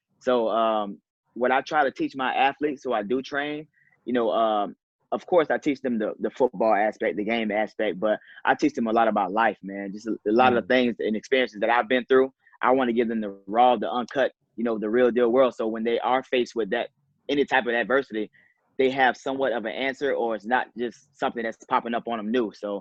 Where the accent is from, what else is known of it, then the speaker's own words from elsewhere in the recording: Florida, United States; You know, I wanted to stay home in Florida because I'm from Florida. I want to stay home, be around my family, because that's what I knew, right?